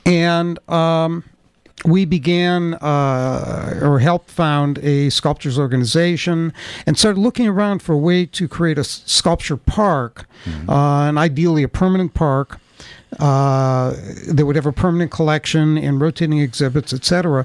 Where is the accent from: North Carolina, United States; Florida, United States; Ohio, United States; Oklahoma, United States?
Ohio, United States; Cleveland; also born or lived in New York; we're from New York, and although I grew up in Cleveland